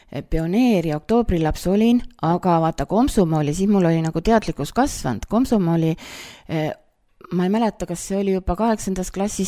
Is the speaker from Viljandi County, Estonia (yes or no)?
yes; Suure-Jaani, Viljandi County, Estonia; now in Kolga-Jaani, Estonia; sündinud ma ei ole Kolgajaanis, ma olen pärit Suurejaanist ja lapsepõlve olen elanud Suurejaanis, nii et Kolgajaani viis mind elude juba ilisemal aastatel.